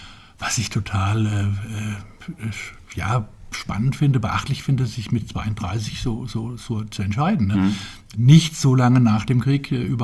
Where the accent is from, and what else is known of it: Brandenburg, Germany; born there